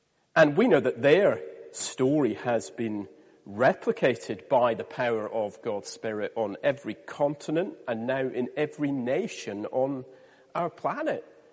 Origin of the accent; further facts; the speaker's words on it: Scotland, United Kingdom; I'm Scottish myself originally.